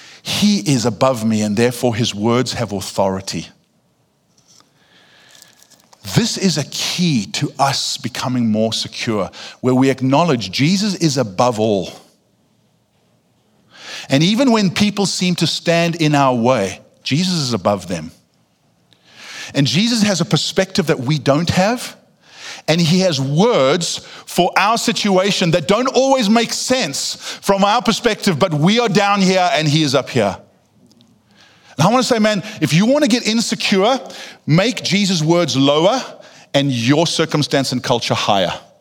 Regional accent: South Africa; I grew up surfing in South Africa

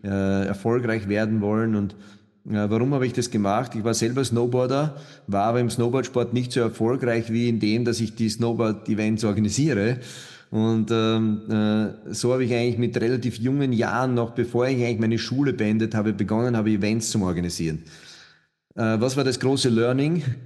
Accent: Burgenland, Austria; ich komme aus Österreich, geboren im Burgenland, deshalb auch mein ungarischer Name.

